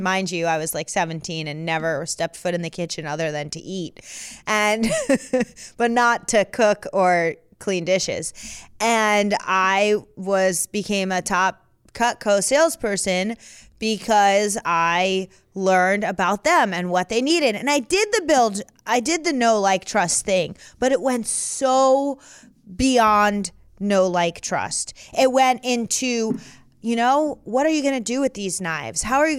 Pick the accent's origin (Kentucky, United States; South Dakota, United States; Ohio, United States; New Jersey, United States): New Jersey, United States; I'm from Jersey. I'm from Bergen County.